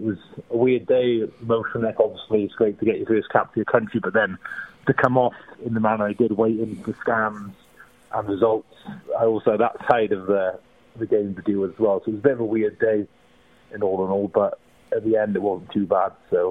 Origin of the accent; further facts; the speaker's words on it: Pembroke, Wales, United Kingdom; Yeah, Pembroke, just a bit further down from Haverford West, so my accent's not too strong.